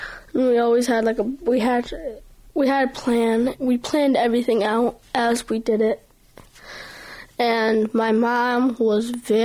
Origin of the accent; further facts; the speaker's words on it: United States; born there; Yes, I was born in the United States.